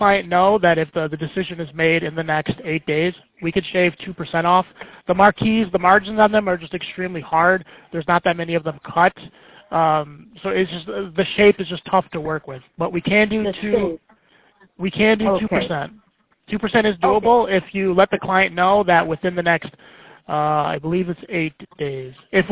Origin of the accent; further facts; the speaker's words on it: New York, United States; I'm a New Yorker. I grew up upstate, but I'm a New Yorker too.